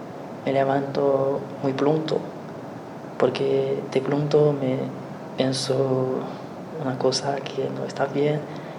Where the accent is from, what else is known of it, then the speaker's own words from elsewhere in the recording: China; Spanish is a second language; moved away as an adult; now in Spain; aunque no los conozco mucho tiempo, pero somos chinos y entonces me gusta hablar con ellos.